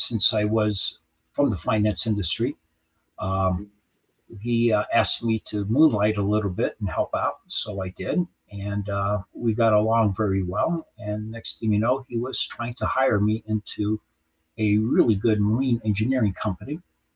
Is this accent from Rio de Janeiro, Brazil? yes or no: yes; Rio de Janeiro, Brazil; moved away as an adult; now in United States; I was born in the U.S., but I grew up in Brazil, in Rio de Janeiro. And I came back to go to school